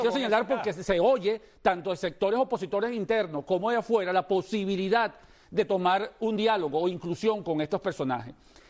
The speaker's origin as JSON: {"language": "Spanish", "country": "Venezuela", "said": "Como activistas venezolanos"}